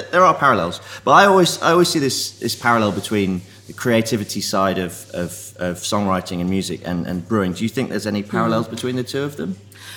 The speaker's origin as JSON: {"language": "English", "town": "Lincoln", "region": "East Midlands", "country": "United Kingdom", "said": "I'm from Lincoln, so I know Nottingham well."}